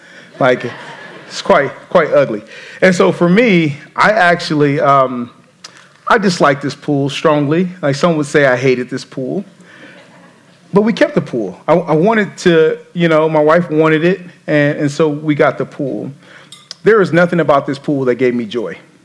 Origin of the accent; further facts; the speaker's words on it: Los Angeles, California, United States; When I grew up in Los Angeles, it's 80 degrees.